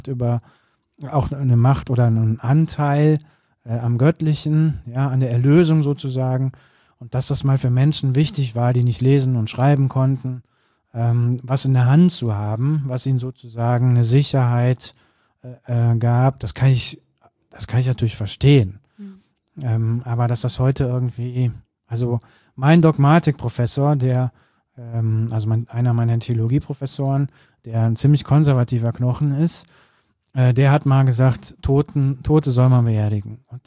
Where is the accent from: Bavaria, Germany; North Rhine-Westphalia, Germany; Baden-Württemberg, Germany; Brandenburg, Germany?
North Rhine-Westphalia, Germany; Cologne; also das muss man als Kölner auch mal sagen